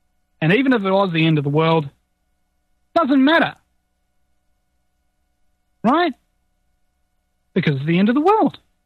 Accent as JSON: {"language": "English", "country": "New Zealand", "said": "I'm from New Zealand. My geography should be better."}